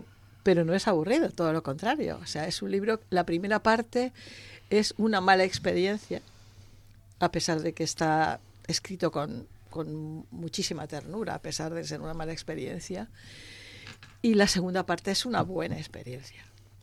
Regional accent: Elche, Valencian Community, Spain; en 1971, cuando sale mi primer LP, las amas de casa de Elche me hacen un homenaje precioso

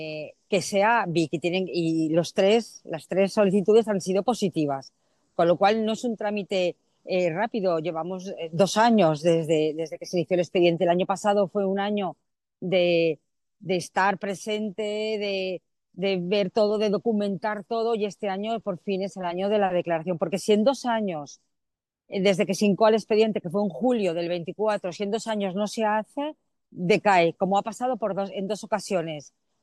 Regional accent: Alicante, Valencian Community, Spain; Pues como alicantina, tremendamente orgullosa. Es un hito para la ciudad de Alicante

